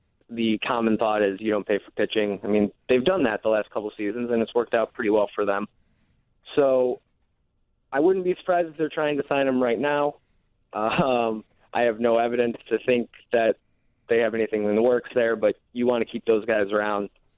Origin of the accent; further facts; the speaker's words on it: Chicago, Illinois, United States; I will say I grew up in Chicago